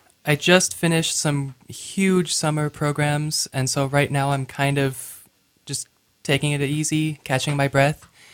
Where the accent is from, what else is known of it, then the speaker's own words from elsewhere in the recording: Spokane, Washington, United States; now in Sandpoint, United States; I am not. I grew up near Spokane.